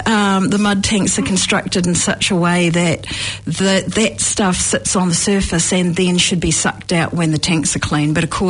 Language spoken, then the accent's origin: English; Canterbury, New Zealand; now in Dunedin, New Zealand; So I've lived in Dunedin now 25 years. I came from Canterbury. I grew up near the Ashburton River